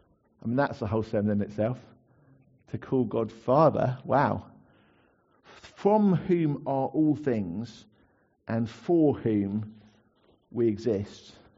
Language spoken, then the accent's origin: English; United Kingdom; I've got my British God because I'm from Britain.